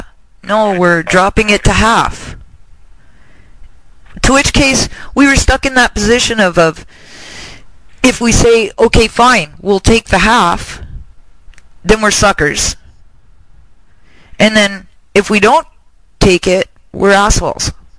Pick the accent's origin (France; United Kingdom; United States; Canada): Canada; No. I'm Canadian. We can't have guns. It's illegal.